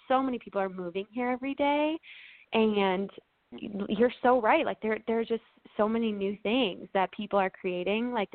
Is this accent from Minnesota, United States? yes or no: yes; Minnesota, United States; growing up in Minnesota, there weren't really things to just go and do.